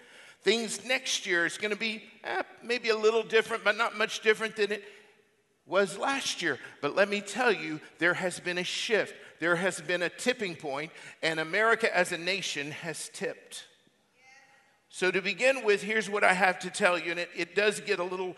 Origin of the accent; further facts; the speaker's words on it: United States; And as an American, that actually saddens me even to say.